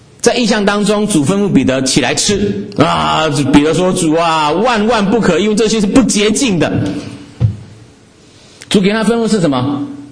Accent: Taiwan; 我是从台湾来的啊、哦，那可是我很中国，我要跟大家讲，我很中国

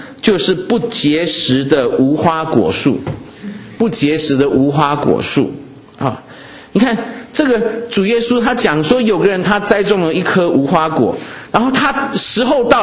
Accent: Lishan, Taichung, Taiwan; 我小时候住台湾的梨山啊、那梨山是一个风景名胜啊、那我们家在那边有一块果园

